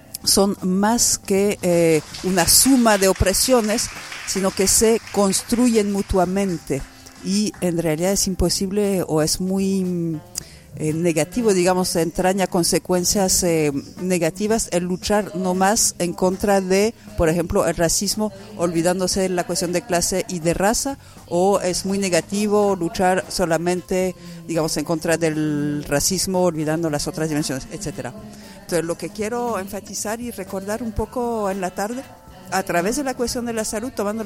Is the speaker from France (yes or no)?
yes; France; Spanish is a second language; Y tampoco me siento muy francesa, pero digamos es un dato objetivo, desgraciadamente.